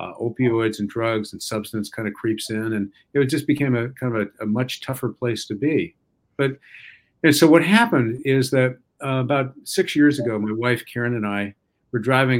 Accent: Newport, New Hampshire, United States; I represented my hometown of Newport for two terms, and it was really a fantastic experience.

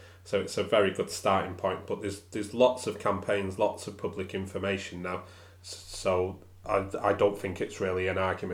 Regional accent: Manchester, North West England, United Kingdom; growing up in Manchester

